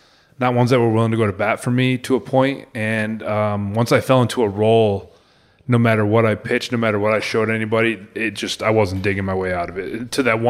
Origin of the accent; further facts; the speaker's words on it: Rochester, New York, United States; And I was like, sir, I'm from Rochester, New York.